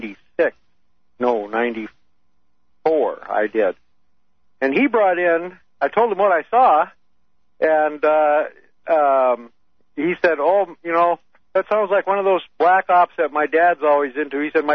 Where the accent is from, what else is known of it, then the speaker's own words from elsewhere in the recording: Minnesota, United States; I'm from Minnesota.